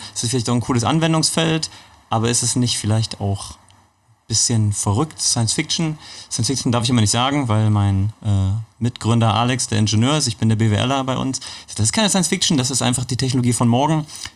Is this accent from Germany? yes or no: yes; Magdeburg, Saxony-Anhalt, Germany; born there; Ja, also ich bin in Magdeburg geboren.